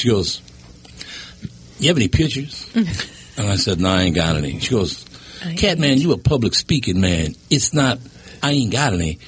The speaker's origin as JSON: {"language": "English", "region": "Minnesota", "country": "United States", "said": "Now, I'm from Minnesota. I don't know anybody in the city of Jacksonville, Florida."}